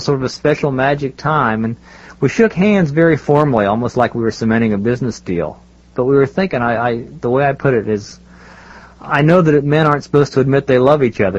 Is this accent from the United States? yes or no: yes; Columbus, Ohio, United States; I was back in my hometown of Columbus, Ohio, and I was stopping in a hotel lobby.